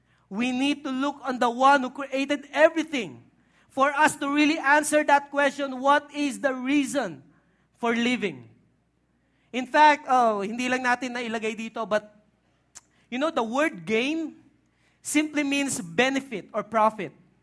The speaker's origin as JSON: {"language": "Tagalog", "town": "Tondo", "region": "Metro Manila", "country": "Philippines", "tie": "born or raised there", "said": "You know, I was raised and grew up in Tondo. Sa Tondo, okay? Doon ako lumaki."}